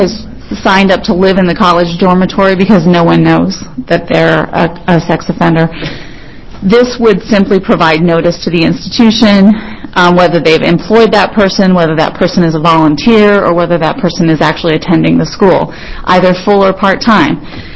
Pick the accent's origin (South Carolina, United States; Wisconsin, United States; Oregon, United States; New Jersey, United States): Oregon, United States; And I'm from Lane County, Oregon, and I'm representing the Oregon District Attorneys Association